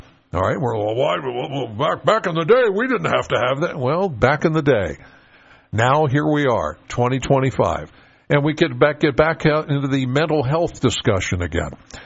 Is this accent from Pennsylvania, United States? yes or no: yes; Penns Valley, Pennsylvania, United States; Now I'm from Penns Valley, all right?